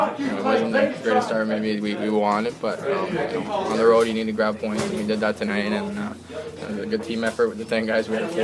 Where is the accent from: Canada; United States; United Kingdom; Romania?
Canada; I'm from Canada, so it made it even more special.